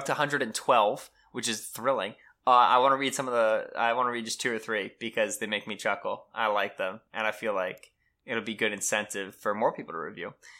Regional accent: Stroudsburg, Pennsylvania, United States; And I'm from Stroudsburg, and that line of delineation is very important to me.

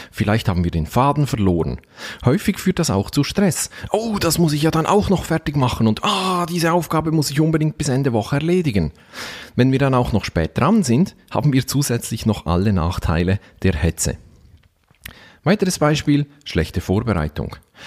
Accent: Switzerland; Bei uns in der Schweiz sagt man auch eine Auslegeordnung gemacht.

